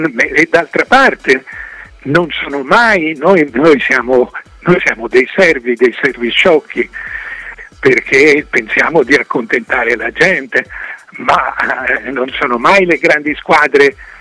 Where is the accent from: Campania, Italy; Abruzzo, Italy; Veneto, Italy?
Campania, Italy; Naples; Io vengo da Napoli e a Napoli non parlano d'altro